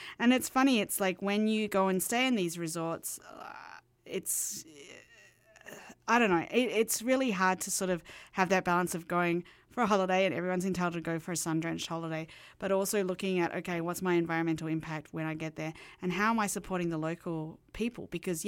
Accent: Australia; He's currently touring my home country, Australia, and I'm sure his sound is being very well appreciated down there.

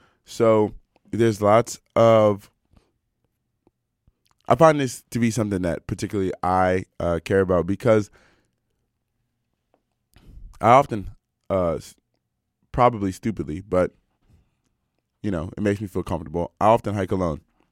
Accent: Washington, District of Columbia, United States; also born or lived in Cleveland; now in Vancouver, Canada; In my hometown of Washington, D.C., kids got a snow day today, so just be thankful that we live here in Vancouver and not in Washington

